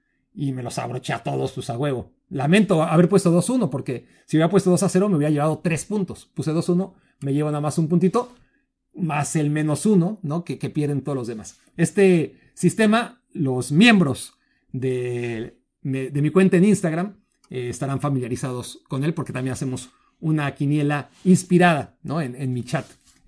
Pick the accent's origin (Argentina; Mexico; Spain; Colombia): Mexico; así somos los mexicanos, al parecer